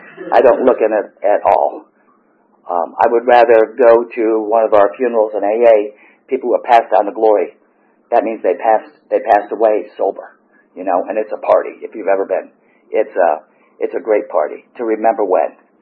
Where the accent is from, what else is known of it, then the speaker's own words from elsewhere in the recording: Georgia, United States; I grew up in Gwinnett County.